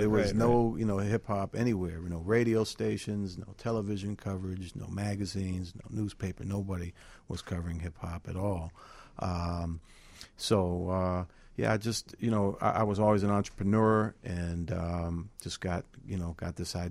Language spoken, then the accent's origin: English; Washington, District of Columbia, United States; Well, you know, I grew up in Washington, D.C., and, you know, just kind of got into black music and black culture coming up, you know, in the city, going through the public school systems, stuff like that.